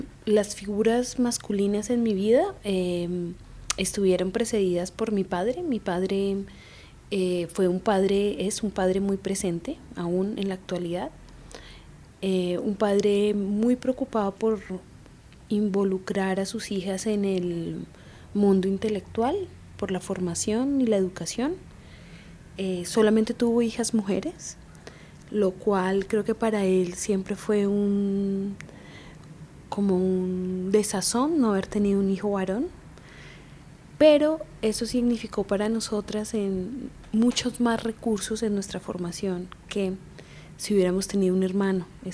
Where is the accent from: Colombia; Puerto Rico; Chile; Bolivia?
Colombia; born there; Yo soy colombo-mexicana. Nací en Colombia y tengo la nacionalidad mexicana por naturalización.